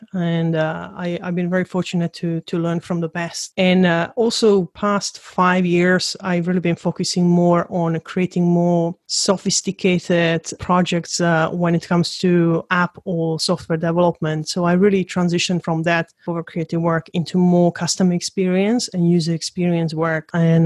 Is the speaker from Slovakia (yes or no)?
yes; Slovakia; moved away as an adult; now in United Kingdom; I am a Slovakian, and I was born actually in Czechoslovakia during communism. So that's my background. You know, like I grew up in Slovakia, and all my childhood and my teenage years I spent in there. And I left my country when I was 18